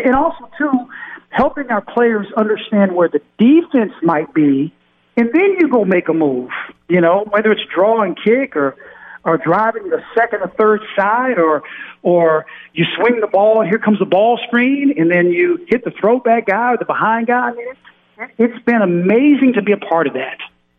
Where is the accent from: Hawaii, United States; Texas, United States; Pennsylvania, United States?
Texas, United States; Houston; Growing up in Houston, Texas, I was a ball boy for the Houston Rockets for 9 years.